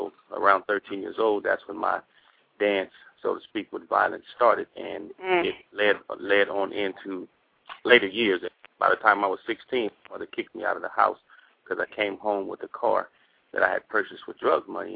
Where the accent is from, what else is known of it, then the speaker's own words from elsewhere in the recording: Compton, California, United States; I live in the area of Compton, and I was born and raised in Compton.